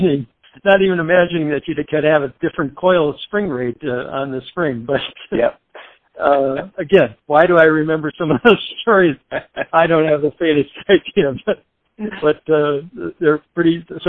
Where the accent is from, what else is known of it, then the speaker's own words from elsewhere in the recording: Wausau, Wisconsin, United States; in my hometown of Wausau, Wisconsin, in central Wisconsin